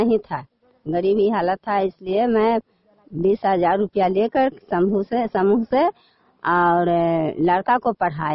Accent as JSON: {"language": "Hindi", "town": "Benipur", "region": "Bihar", "country": "India", "said": "बेनीपुर का रहने वाली हूँ।"}